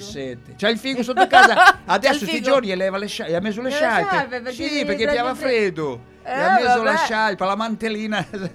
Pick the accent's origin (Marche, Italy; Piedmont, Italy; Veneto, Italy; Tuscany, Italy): Marche, Italy; Ancona; ho trascorso l'infanzia in Ancona